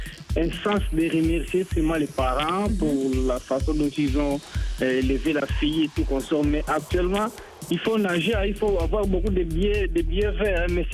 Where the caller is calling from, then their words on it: Luanda, Luanda Province, Angola; Je suis chez moi à Luanda.